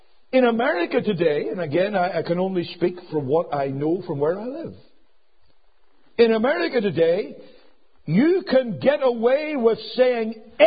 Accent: United States; now in United Kingdom; There is, in every corner of British society, as an American

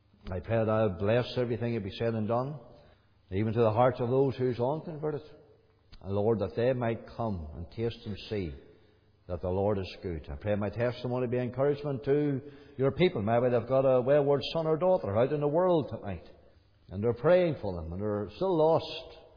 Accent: Glenanne, Northern Ireland, United Kingdom; background I would have had as a young lad growing up was there was a CEF meeting came to Corky's Corner. I'm from Glenan, near Marky Till.

